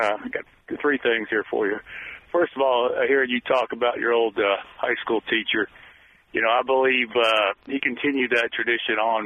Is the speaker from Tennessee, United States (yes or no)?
yes; Tennessee, United States; I grew up in Wilco like you, and there's always been an Alabama contingent here.